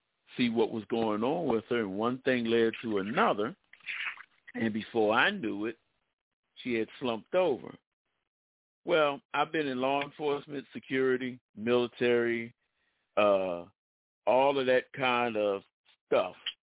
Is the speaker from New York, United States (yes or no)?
no; Philadelphia, Pennsylvania, United States; Carrie and I are both from Philadelphia.